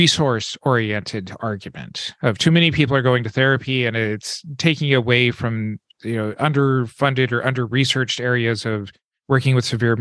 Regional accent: the American West, United States; growing up in the American West and knowing that the free market reigns supreme above all else

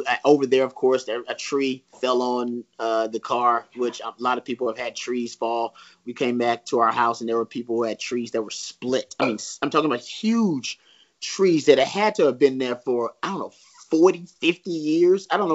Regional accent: Texas, United States; I'm a Texan and I chose Austin as a home for a reason

